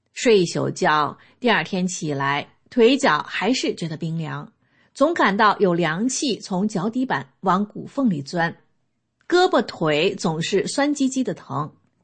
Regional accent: China; born there; 50年代末，我出生在中国大陆一个偏僻贫困的小镇。

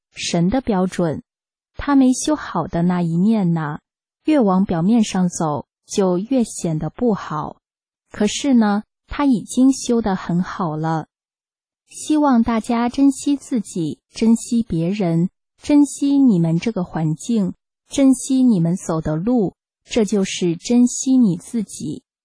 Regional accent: China; 我从中国来的时候带着很多执着和在中国养成的观念

